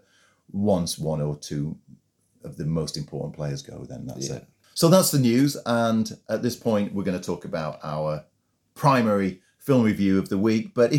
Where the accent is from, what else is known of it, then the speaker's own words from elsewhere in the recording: United Kingdom; It's just a big part of being British, and that's what we're good